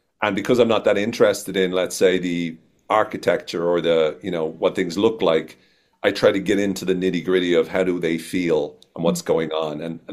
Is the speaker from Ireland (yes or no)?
yes; Ireland; moved away as an adult; now in United States; I'm Irish and very proud to be from Ireland and whatnot. But before I moved to the States, so I moved to the States 5 years ago